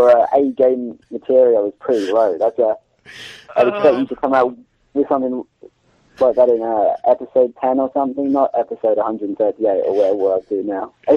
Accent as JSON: {"language": "English", "country": "United States", "said": "Dude, I'm American, man."}